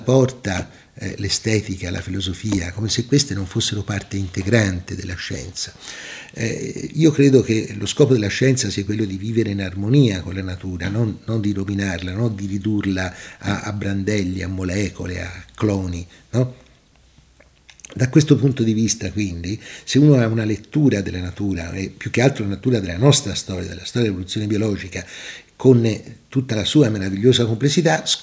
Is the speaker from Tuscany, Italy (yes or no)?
yes; Tuscany, Italy; accent: Sienese; ma certamente non parlerà con mio accento senese